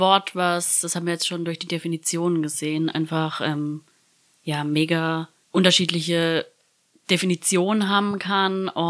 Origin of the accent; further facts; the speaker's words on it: Southern Germany, Germany; also wir kommen hier aus dem Süden Deutschlands, das heißt, wir feiern hier Fasnacht.